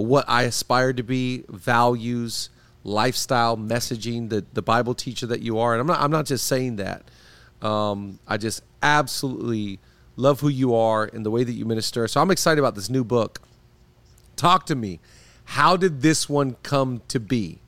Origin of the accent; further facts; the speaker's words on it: Seattle, Washington, United States; now in Los Angeles, United States; I grew up in Seattle, live in L.A. now